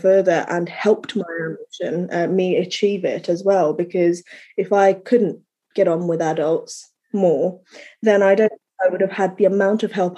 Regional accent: Kathmandu, Bagmati, Nepal; because I was born in Kathmandu. Mm. My mother's from Baglung and dad's from Chowdhara, Sindhu Palzok. So in Kathmandu, I just kind of grew up on my own with the adults.

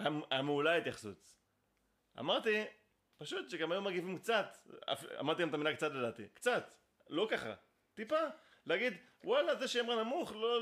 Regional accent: Rishon LeZion, Central District, Israel; אני במקרה במקור מראשון

